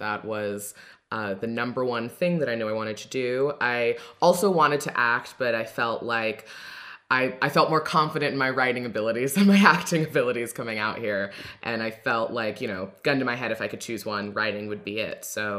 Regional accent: Florida, United States; now in Encino, United States; I'm originally from Southern Florida, so kind of a complete opposite side of the country.

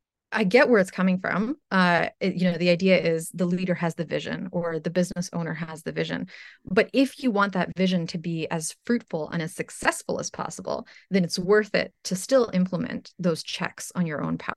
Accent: Ukraine; moved away; I'm from Ukraine originally.

